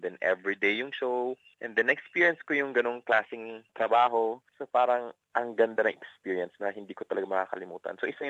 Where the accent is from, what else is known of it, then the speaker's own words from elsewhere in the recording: Cagayan de Oro, Northern Mindanao, Philippines; From Cagayan de Oro ako eh, so Bisaya.